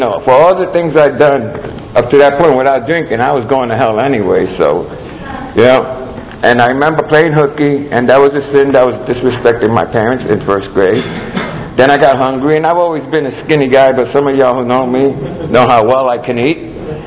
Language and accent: English; Brooklyn, New York, United States; born there; My mother was born in Puerto Rico. My dad was born in Puerto Rico. And then I was born in Brooklyn.